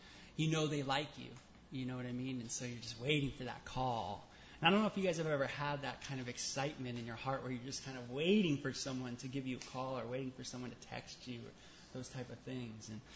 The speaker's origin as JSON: {"language": "English", "town": "North Hollywood", "region": "California", "country": "United States", "tie": "born or raised there", "said": "And growing up in North Hollywood, you're around brown all the time."}